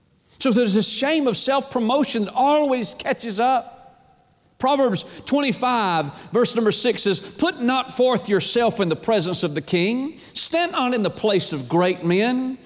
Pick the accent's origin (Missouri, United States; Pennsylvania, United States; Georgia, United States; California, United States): Georgia, United States; Atlanta; My growing up in Atlanta, my stepfather, from the time I was 6 years old, I started attending football games in Atlanta